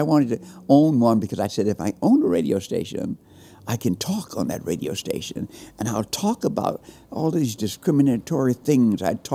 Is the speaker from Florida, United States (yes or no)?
no; San Antonio, Texas, United States; I grew up in San Antonio, Texas, under segregated circumstances.